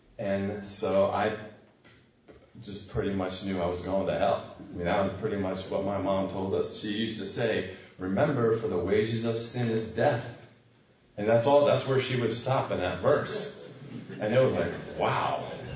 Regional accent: Washington, District of Columbia, United States; So my background is I came through the police department. I'm from Washington, D.C., came through the police department.

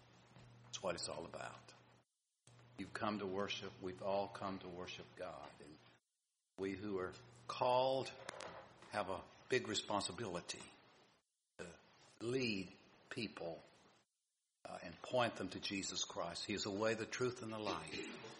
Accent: Arkadelphia, Arkansas, United States; born there; I was born in 1938 in Arkadelphia, Arkansas. Any ever heard of Arkadelphia, Arkansas?

